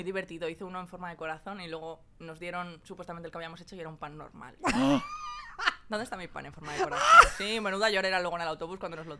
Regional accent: Cantabria, Spain; en mi pueblo, en Cantabria

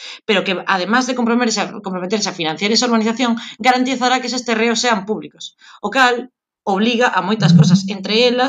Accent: A Coruña, Galicia, Spain; para o que a mí me compete como coruñesa

